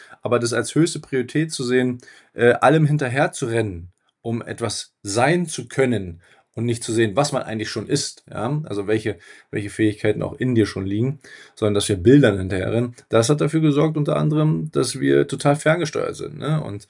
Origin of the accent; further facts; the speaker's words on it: Brandenburg, Germany; in Brandenburg, an der polnischen Grenze zu Koszyn.